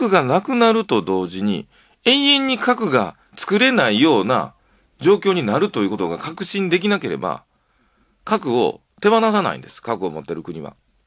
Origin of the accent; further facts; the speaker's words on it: Hiroshima, Japan; しかも僕は広島出身なんだから、それを言える資格があるんだよ